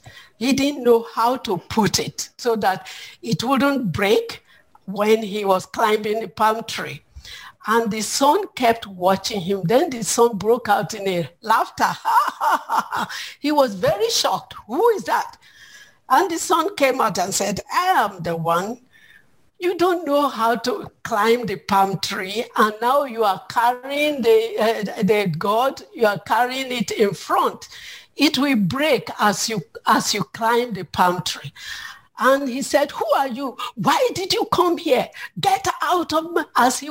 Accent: Nigeria; I'm from Nigeria

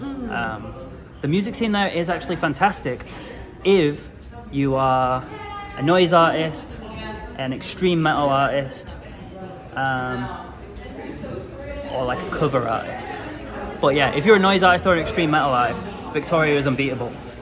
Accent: Wales, United Kingdom; moved away as an adult; now in Vancouver, Canada; Yeah, I'm from North Wales in the UK.

